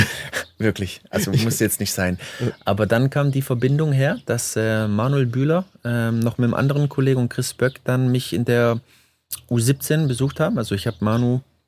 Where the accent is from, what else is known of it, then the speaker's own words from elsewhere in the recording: Baden-Württemberg, Germany; was ich natürlich mir auch als Schwabe nie ausgemalt habe, mal eine Frau aus dem Norden kennenzulernen und auch zu heiraten.